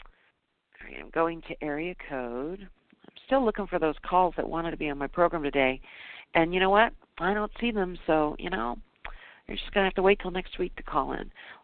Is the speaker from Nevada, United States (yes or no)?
yes; Las Vegas, Nevada, United States; I'm from Vegas. I'm in Vegas.